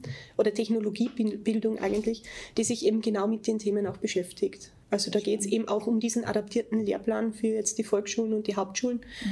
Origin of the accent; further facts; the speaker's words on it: Carinthia, Austria; Also ich bin ursprünglich aus Kärnten.